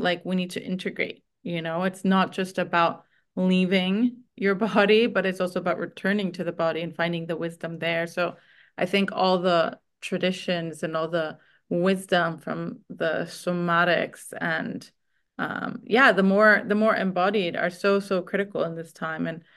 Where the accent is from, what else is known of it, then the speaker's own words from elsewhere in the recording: Jerusalem, Jerusalem District, Israel; I grew up in Jerusalem.